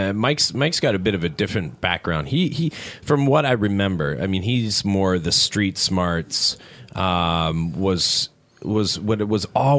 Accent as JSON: {"language": "English", "country": "Canada", "said": "I mean, so I'm Canadian"}